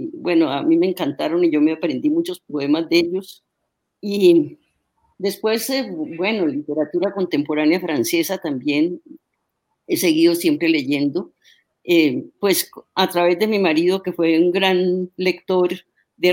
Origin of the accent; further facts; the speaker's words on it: Cali, Valle del Cauca, Colombia; como le quiero hacer un homenaje a mi ciudad natal, ¿no? Uh-huh, este es un poema que es Cali.